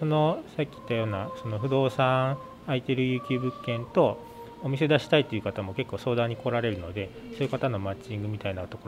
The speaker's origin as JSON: {"language": "Japanese", "region": "Wakayama", "country": "Japan", "tie": "born or raised there", "said": "大学まで和歌山にいて、それから大阪神戸の設計事務所で働いてたんですけど、それからこの今やってるゲストハウスリコのプロジェクトきっかけに和歌山に帰ってきた感じですね。"}